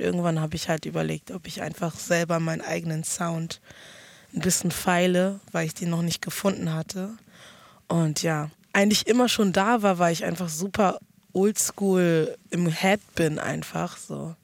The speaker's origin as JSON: {"language": "German", "country": "Ghana", "said": "Ich komme aus Ghana, vergessen wir das nicht."}